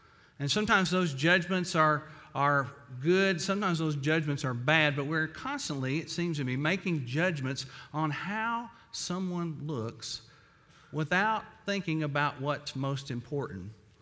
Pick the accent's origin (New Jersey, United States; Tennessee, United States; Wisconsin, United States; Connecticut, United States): Tennessee, United States; That's a Latin word that I probably mispronounced, but I'm from Tennessee.